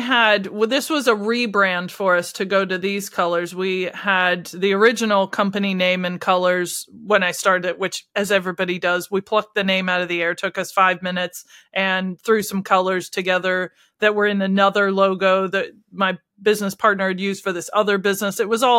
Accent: United States; now in United Kingdom; I'm a British citizen. I've been here for 22 years. This is my country now. But I'm also originally from America.

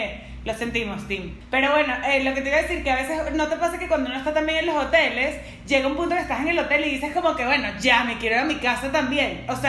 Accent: Venezuela; now in Mexico; soy de Venezuela. Estudié psicología. Ahora trabajo en ventas aquí en México.

